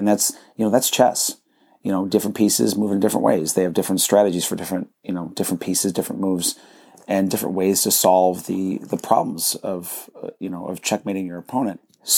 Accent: New York, United States; The funniest part is I grew up near Buffalo, New York, and, you know, in Canada, curling's big.

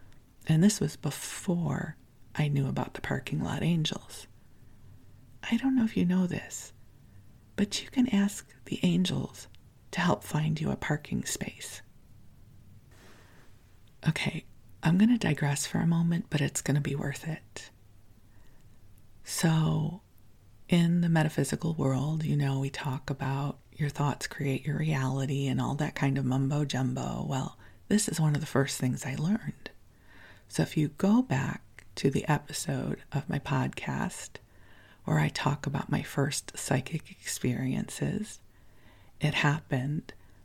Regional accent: Chicago, Illinois, United States; I grew up in Chicago and I could do this.

